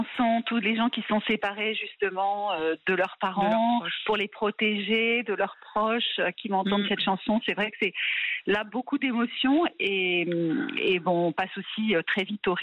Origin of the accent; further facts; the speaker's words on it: Côte d’Ivoire; now in France; j'avais passé mon enfance d'abord en Côte d'Ivoire, puis en arrivant à Paris, l'adaptation était un peu difficile.